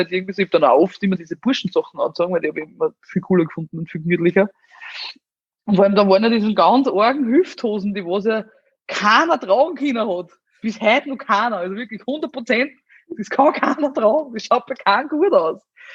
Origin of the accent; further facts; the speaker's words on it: Amstetten, Lower Austria, Austria; Ich bin ja aus Amstetten, da gibt es die Stadthalle und da gibt es ein Restaurant drinnen und das haben damals meine Großeltern geführt